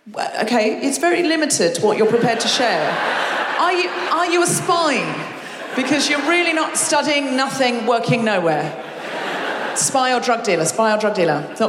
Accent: Australia; moved away as an adult; now in United Kingdom; I'm telling you, she was also, much like me, the creation of an imaginative Australian woman.

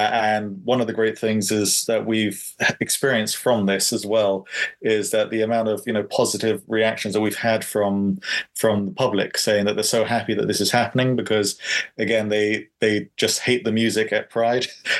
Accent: England, United Kingdom; We're all tea drinkers, as cliche English as it is.

